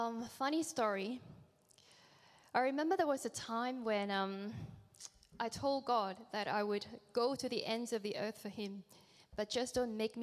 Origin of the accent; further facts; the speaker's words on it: Malaysia; I mean, growing up in Malaysia, there were a few important words that we had to learn as soon as we could speak.